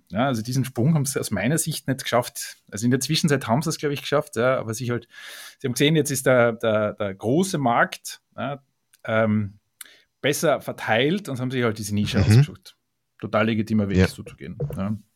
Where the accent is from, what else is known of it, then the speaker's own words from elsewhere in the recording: Graz, Styria, Austria; also born or lived in Vienna; komme ursprünglich aus Österreich, geboren bin ich in Graz.